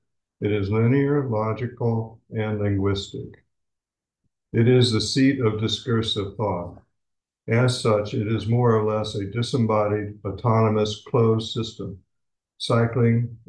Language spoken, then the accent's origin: English; Illinois, United States; I've been here for a month, I'm here from Illinois, and my theme has been intimate.